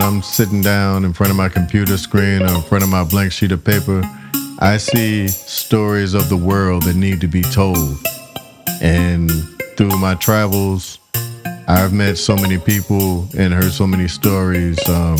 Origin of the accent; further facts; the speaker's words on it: Southern United States, United States; now in New York, United States; coming from the South into a big city like New York, there was a different language I had to learn.